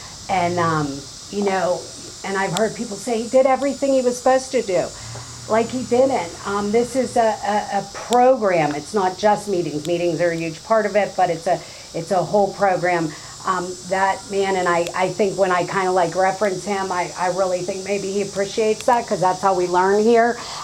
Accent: Pittsburgh, Pennsylvania, United States; and I come from North Pittsburgh, Pennsylvania.

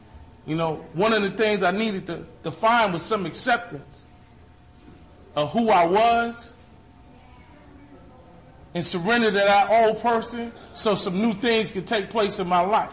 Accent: New York City, New York, United States; born there; I was born in Harlem, New York. So, where I recovered at originally was Rochester, New York.

